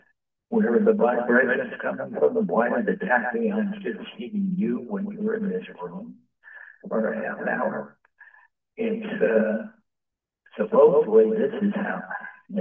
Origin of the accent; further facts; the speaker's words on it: New York City, New York, United States; I went to a facility in New York City, my hometown